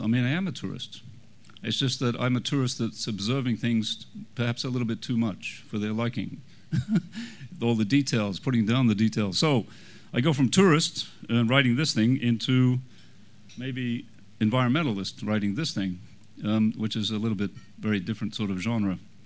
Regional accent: Canada; And to help me along with this guess, I'm Canadian.

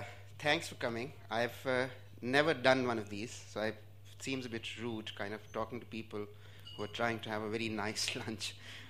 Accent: Punjab, Pakistan; I was born in Pakistan, in Pakistani Punjab, in a small village in central Punjab, in a district called Okada. The village was called 2x4L.

